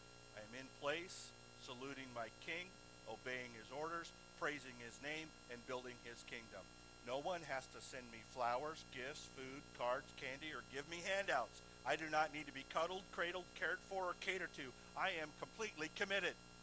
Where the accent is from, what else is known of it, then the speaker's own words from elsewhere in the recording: United States; And, you know, I love being an American. I do. I really do.